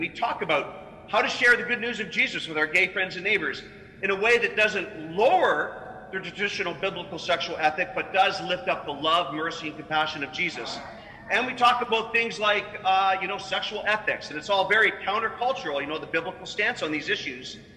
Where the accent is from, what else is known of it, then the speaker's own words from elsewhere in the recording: Canada; I'm a Canadian evangelist